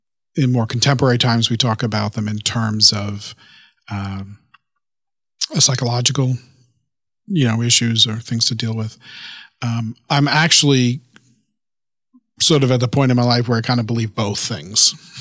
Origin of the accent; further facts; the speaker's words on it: Queens, New York, United States; So I was born in Queens and raised in Queens and near Long Island. So in a ethnic Roman Catholic family. Sort of half Irish, half Italian.